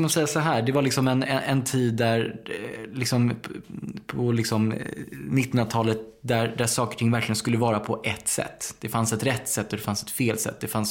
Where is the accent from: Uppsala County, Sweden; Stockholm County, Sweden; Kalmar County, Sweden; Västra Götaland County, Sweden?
Stockholm County, Sweden; Bromma; en granne där jag växte upp i Bromma